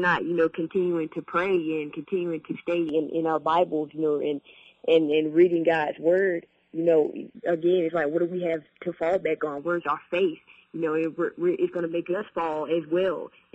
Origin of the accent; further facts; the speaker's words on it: Raleigh, North Carolina, United States; I'm from Raleigh, North Carolina.